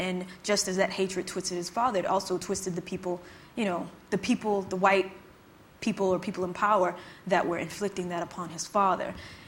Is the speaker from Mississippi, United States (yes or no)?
yes; Mississippi, United States; my ideas about that have been informed by my life and by growing up in Mississippi